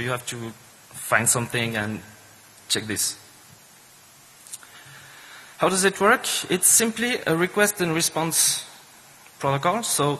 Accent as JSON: {"language": "English", "country": "Switzerland", "first_language": "French", "second_language": "English", "said": "I'm from Switzerland, so no, I don't speak Swedish. I don't know, but many Americans think we speak Swedish in Switzerland, but no. I speak French, so excuse my English."}